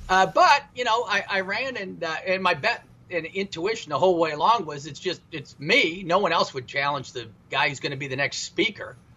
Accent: Midwest, United States; It's nothing I learned growing up in the Midwest.

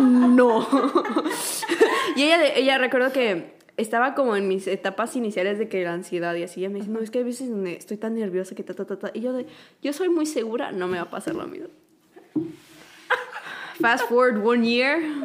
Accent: Mexico; moved away as an adult; now in South Korea; Crecimos en México siendo mexicanas, coreanas

